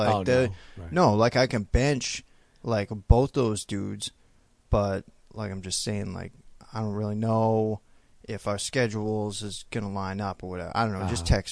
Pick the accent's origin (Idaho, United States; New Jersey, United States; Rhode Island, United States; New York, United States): New Jersey, United States; Yeah, like, I'm from New Jersey originally, so, like, I got a little bit of a accent.